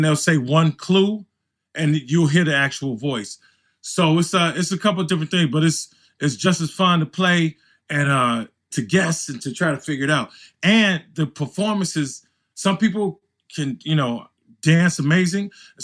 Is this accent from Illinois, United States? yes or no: yes; Chicago, Illinois, United States; I'm from Chicago. We got house music.